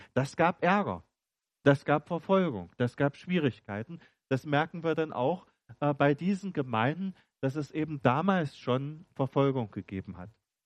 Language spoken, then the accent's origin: German; East Germany, Germany; bin ja aufgewachsen in der DDR